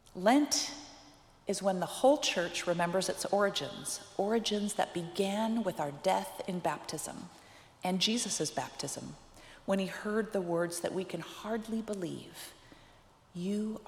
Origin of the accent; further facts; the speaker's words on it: Washington, United States; My family, I'm from Washington State.